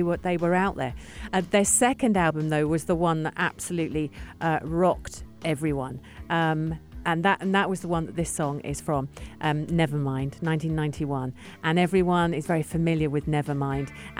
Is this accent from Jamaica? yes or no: no; United Kingdom; And of course, reading this as a Brit going, the Reading Festival? Really?